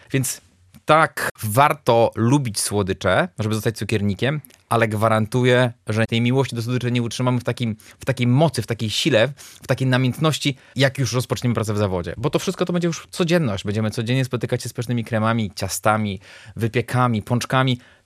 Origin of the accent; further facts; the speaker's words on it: Stargard, West Pomeranian Voivodeship, Poland; to jest moje rodzinne miasto, Stargard pod Szczecinem.